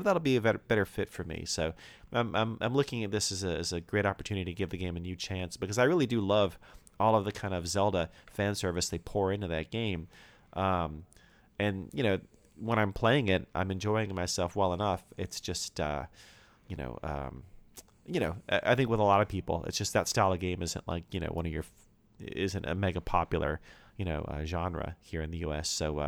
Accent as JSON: {"language": "English", "region": "North Carolina", "country": "United States", "tie": "born or raised there", "said": "And, I grew up in North Carolina, and we didn't have Targets until relatively recently."}